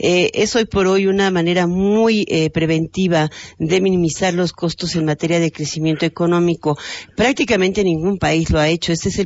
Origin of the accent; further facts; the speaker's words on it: Mexico; ¿Cómo podemos nosotros, como mexicanos, pensar que si estás tomando un crédito hipotecario ahorita